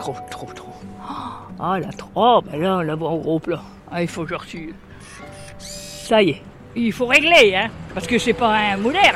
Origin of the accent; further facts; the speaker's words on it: Grand Est, France; born there; Oui, alors je suis née dans la Haute-Marne. … c'est un nom répandu en Pologne.